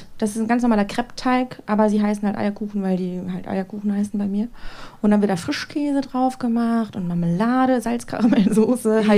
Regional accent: Austria; Ich kann Mehlspeisen, ich bin Österreicher.

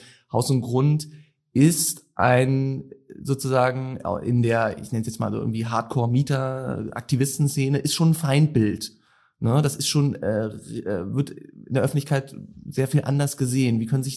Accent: Berlin, Germany; born there; Und ich als gebürtiger Berliner bin natürlich davon begeistert.

